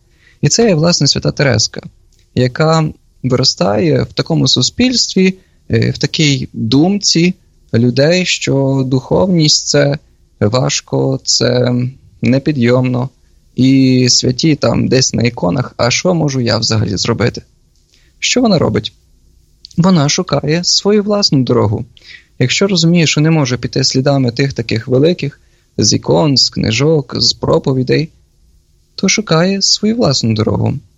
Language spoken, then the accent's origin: Ukrainian; Dunaivtsi, Khmelnytskyi Oblast, Ukraine; born there; Я сам народився в місті Дунаївці, Хмельницької області, і 2 роки тому був висвячений на священника. Працюю зараз у місті Бар